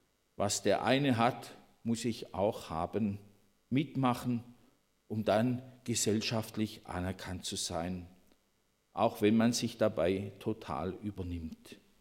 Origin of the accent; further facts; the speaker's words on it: Baden-Württemberg, Germany; In Berlin, da geht es ja auch anders zu wie bei uns im Schwarzwald.